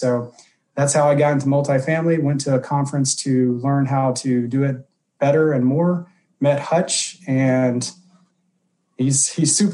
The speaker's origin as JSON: {"language": "English", "region": "Texas", "country": "United States", "tie": "born or raised there", "moved": "as an adult", "said": "Born and raised in Texas, kind of proud of it, as I think most of us are. Did grad school in Colorado."}